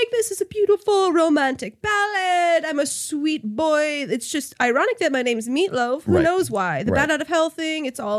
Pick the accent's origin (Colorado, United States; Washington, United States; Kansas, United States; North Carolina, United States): Washington, United States; A remote island off the coast of Washington State.